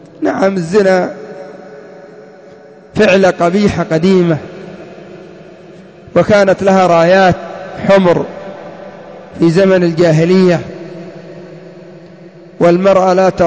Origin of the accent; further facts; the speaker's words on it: Yemen; هذا الأمر إن لم يقع عندنا في اليمن بحمد الله